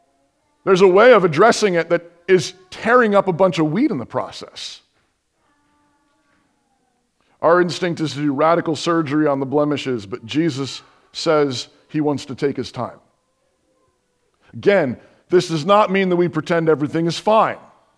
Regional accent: Baltimore, Maryland, United States; I grew up near Baltimore.

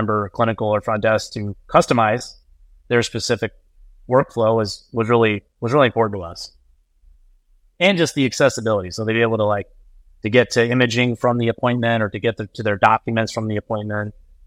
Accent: Omaha, Nebraska, United States; Yep, born and raised in Omaha, and went away for college, but then came back.

